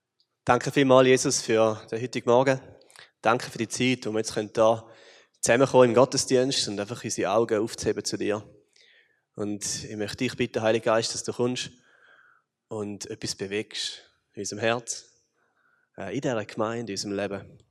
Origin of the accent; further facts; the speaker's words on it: Switzerland; wir als Schweizer prägen so etwas wie eine Schweizer Kultur.